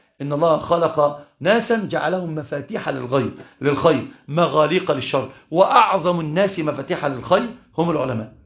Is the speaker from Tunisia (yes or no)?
no; Egypt